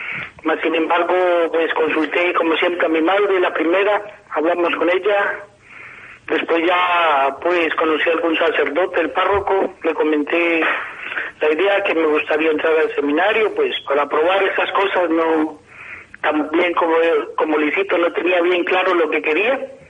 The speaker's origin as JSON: {"language": "Spanish", "region": "Cauca", "country": "Colombia", "tie": "born there", "said": "Bueno, yo soy colombiano, nací en un departamento del Cauca, y hay un municipio que se llama Izar."}